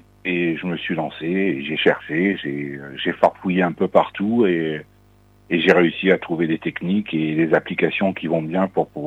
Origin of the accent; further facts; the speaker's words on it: Provence-Alpes-Côte d'Azur, France; now in Versailles, France; je suis originaire du Var